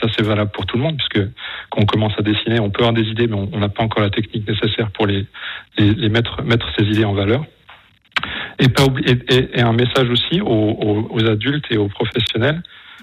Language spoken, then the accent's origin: French; France; Et moi, je suis français.